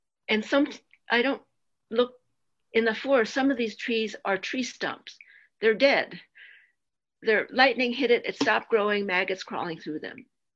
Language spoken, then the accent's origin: English; New York City, New York, United States; Okay. So I come from New York City.